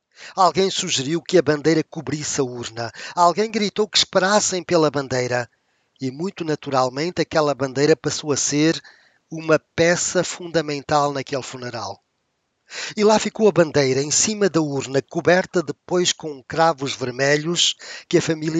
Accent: Portugal; born there; moved away; eu sou português. Nasci em Portugal, embora tivesse acabado por viver pouco tempo da minha vida no país onde nasci.

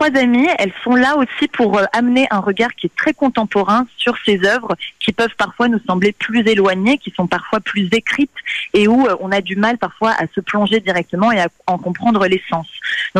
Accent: Portugal; now in France; Moi, je suis portugaise, j'ai vécu au Portugal pendant plus de 4 ans, et aujourd'hui, je suis en France

